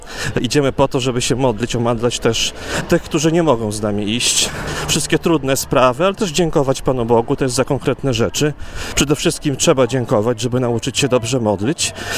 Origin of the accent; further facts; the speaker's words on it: Podlaskie Voivodeship, Poland; ja pochodzę z Podlasia.